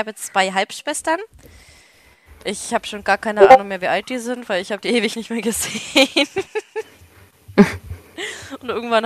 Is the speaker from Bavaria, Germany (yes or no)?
yes; Bavaria, Germany; Ich selbst als Bayer könnte noch nicht mal den Unterschied erkennen, ob das jetzt ein Österreicher ist, der da spricht, oder ob das ein Bayer ist.